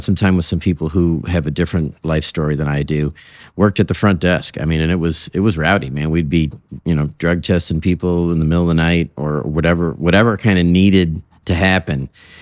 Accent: Detroit, Michigan, United States; I grew up outside the Detroit area

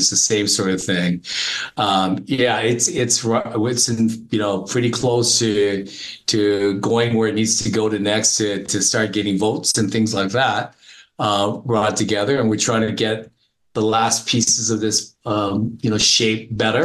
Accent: United States; I'm American, true blue, running through my red, white, and blue veins

